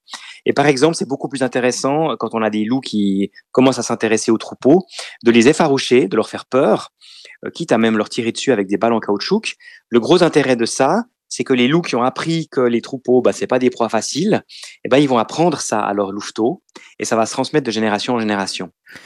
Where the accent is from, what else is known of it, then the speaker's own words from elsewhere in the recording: Switzerland; ça fait bizarre parce qu'on a perdu chez nous en Suisse l'habitude de vivre avec les loups.